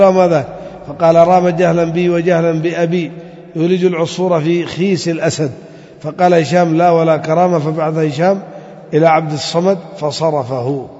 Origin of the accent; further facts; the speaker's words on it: Yemen; وبالذات عندنا في اليمن بعضهم يعرف يأكل قات